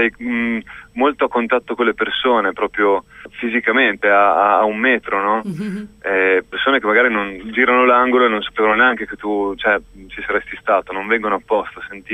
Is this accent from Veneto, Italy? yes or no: no; Emilia-Romagna, Italy; Anche qui, per esempio, dalle mie parti, verso Piacenza